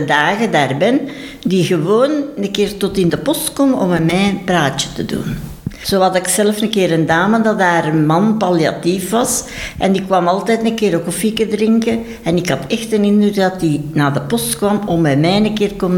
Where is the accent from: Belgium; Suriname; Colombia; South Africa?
Belgium; Beersel, Flanders; now in Ostend, Belgium; Ik kom van Beersel, tegen Halle.